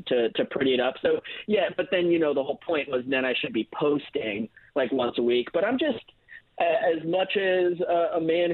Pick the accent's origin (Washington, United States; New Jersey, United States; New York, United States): New York, United States; I say down in because I'm a New Yorker at heart, so it feels like it's down